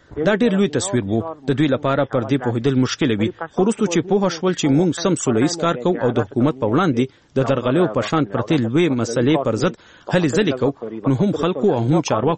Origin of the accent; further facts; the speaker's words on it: Kabul, Afghanistan; زه یو افغان یم او ټول عمر مې هم دلته په جنگونو کې ژوند تیر کړی دی.